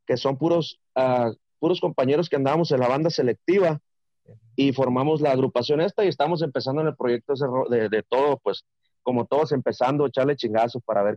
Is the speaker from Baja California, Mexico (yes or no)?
yes; Mexicali, Baja California, Mexico; now in Guasave, Mexico; Yo empecé allá en Mexicali, yo viví en Mexicali. Soy originario aquí de Guasave, Sinaloa, pero pues mis papás se fueron de cuando yo estaba chiquito, se fueron para allá, para Mexicali.